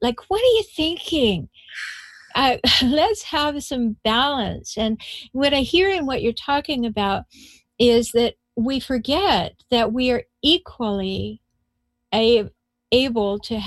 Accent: Canada; now in United States; I come from Canada. We do that a lot.

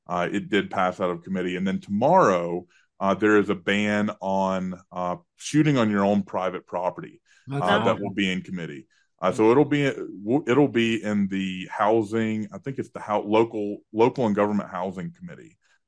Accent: Tennessee, United States; now in Colorado, United States; Yeah, so I'm originally a Tennessean. That's my home state. Before I moved to Colorado, I grew up, went to high school. My parents still live just outside of Chattanooga.

